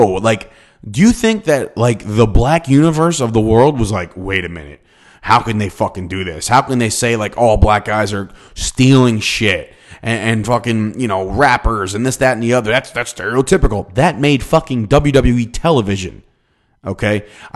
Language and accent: English; Ireland; I'm Irish.